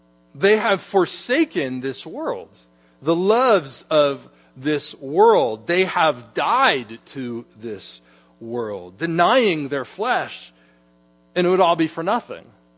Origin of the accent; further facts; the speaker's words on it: United States; As American Christians, we're very comfortable with this life.